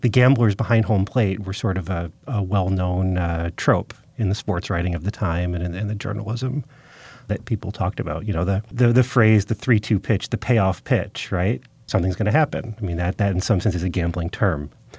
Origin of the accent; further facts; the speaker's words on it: Detroit, Michigan, United States; I'm from Detroit originally, and the whole downtown is now run by the casinos because they've given it over to that.